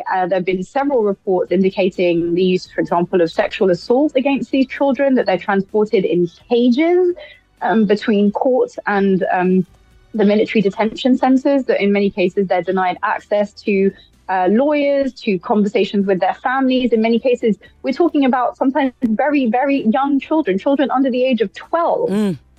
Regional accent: London, United Kingdom; I'm a Londoner.

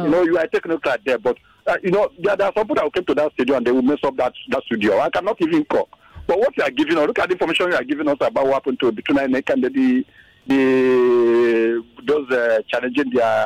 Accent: Ebonyi, Nigeria; I am from Ebonyi State.

